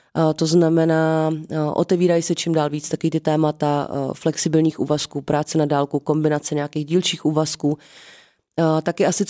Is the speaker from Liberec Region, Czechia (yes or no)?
yes; Jablonec nad Nisou, Liberec Region, Czechia; já jsem původně z Jablonce, tak kdybych se vrátila teď do Jablonce